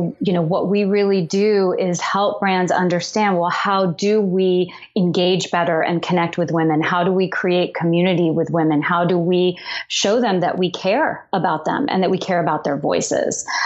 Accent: New Orleans, Louisiana, United States; I'm from New Orleans, and I wrote a letter to the editor of the Times-Picayune, the local paper, about abortion legislation

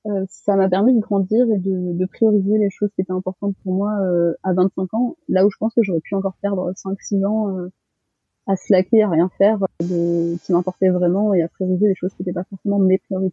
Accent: France; born there; mes parents sont d'origine malgache. Moi, je suis née en France, donc je considère que même si mes origines sont malgaches, je suis de culture très très française, sur pas mal de points. Très occidentale, donc.

